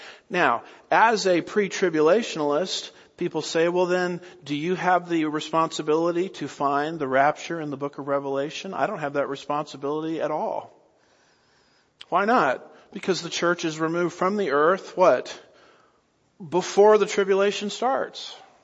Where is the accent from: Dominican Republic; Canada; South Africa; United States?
United States; I have in my garage, because I'm an American, and it's my right to have it, two cars